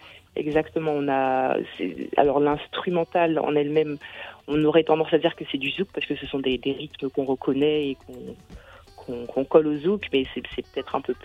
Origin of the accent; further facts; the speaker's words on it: Guadeloupe, France; also born or lived in Antony, France; Maintenant, ma famille est rentrée aux Antilles, donc on était très, très jeunes. Moi, j'avais 2 ou 3 ans. Et donc, j'ai grandi là-bas, j'ai fait toute ma scolarité là-bas.